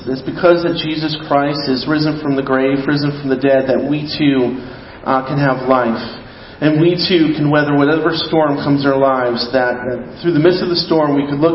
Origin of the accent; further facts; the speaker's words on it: United States; I'm an American. America, as an American, I believe my God-given right is for comfort.